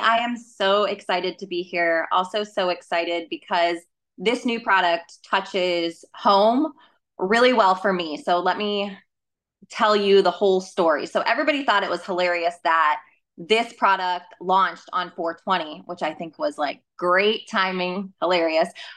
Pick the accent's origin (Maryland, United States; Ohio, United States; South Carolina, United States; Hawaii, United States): Ohio, United States; I'm from Ohio. It was typically 15 and a half before you could get behind the wheel.